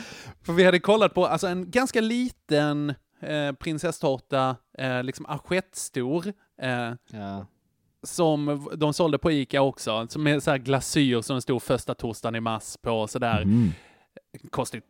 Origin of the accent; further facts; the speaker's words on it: Skåne, Sweden; som skåning